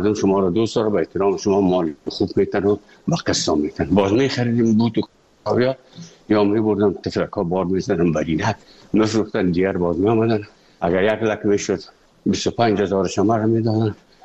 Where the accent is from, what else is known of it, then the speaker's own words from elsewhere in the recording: Afghanistan; also born or lived in Moscow; از افغانستان برآمدیم آمدیم سه مسکو 4 سال مسکو به بسیار سختی وردم